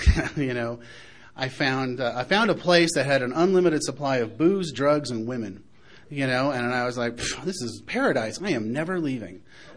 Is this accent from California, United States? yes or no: yes; Palo Alto, California, United States; I grew up in Palo Alto, California. It was a cute little college town.